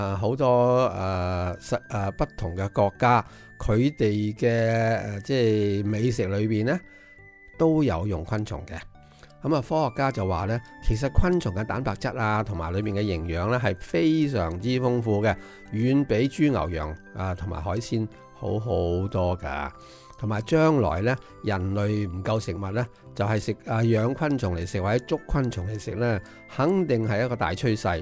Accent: Hong Kong; 系我哋香港人嘅咋，讲你听啦吓

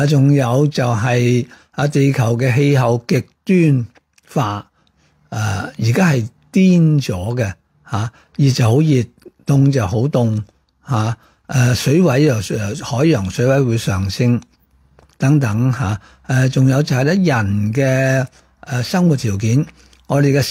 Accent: Hong Kong; 我哋香港人系喺一个温室里面

